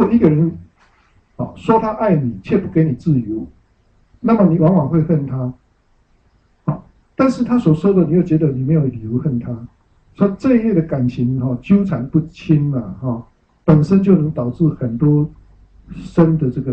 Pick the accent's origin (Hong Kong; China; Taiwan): Taiwan; accent: Taiwanese Mandarin; 我台湾国语我就台湾国语嘛，我怎么变我还是台湾国语嘛？